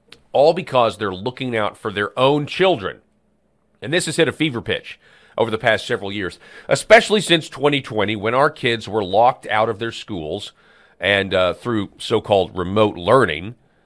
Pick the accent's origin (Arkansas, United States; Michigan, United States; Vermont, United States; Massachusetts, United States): Arkansas, United States; in addition to Oklahoma, Arkansas, my home state, Florida, and New Mexico have launched similar programs